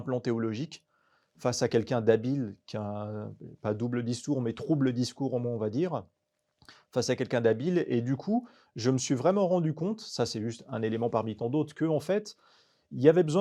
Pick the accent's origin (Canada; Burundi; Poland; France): France; moi, je suis né, j'ai grandi en France et en fait, et je suis d'origine algérienne, et peut-être aussi parce que je suis né, j'ai été éduqué dans l'islam et à la fois je suis d'origine algérienne, donc extérieure au monde occidental